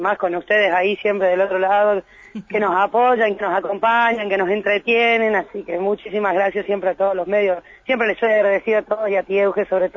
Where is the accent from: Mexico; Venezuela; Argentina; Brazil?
Argentina; Córdoba; born there; Yo nací en Córdoba, sí.